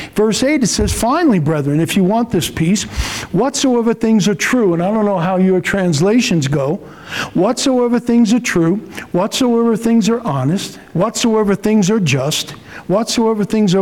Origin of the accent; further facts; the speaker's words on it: Ireland; I'm an Irishman. You know, I like to cry and I like to fight.